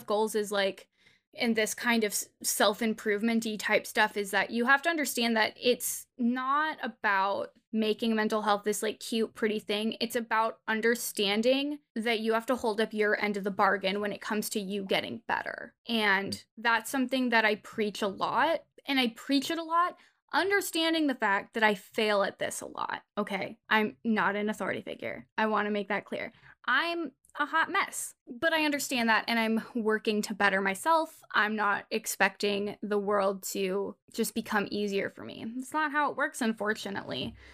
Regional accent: California, United States; I'm sorry to everybody who lives in any other state, but as somebody born and raised in California, I fully believe that this is the superior state.

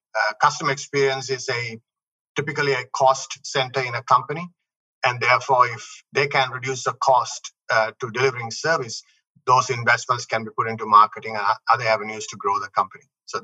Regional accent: Australia; also born or lived in Sri Lanka; now in Philippines; I'm originally from Sri Lanka, but I grew up in Australia. I've been living in the Philippines now for 13 years.

